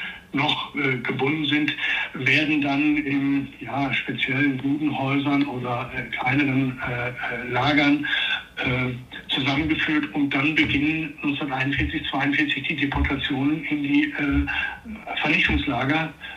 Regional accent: Harsewinkel, North Rhine-Westphalia, Germany; wie in meiner Heimatgemeinde Hasewinkel gibt es eine jüdische Viehhändler- und Textilhandelsfamilie

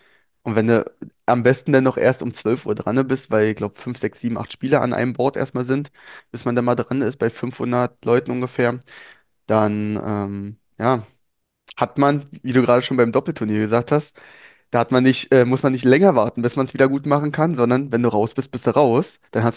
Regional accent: Brandenburg an der Havel, Brandenburg, Germany; Ich komme aus der Stadt Brandenburg im Land Brandenburg.

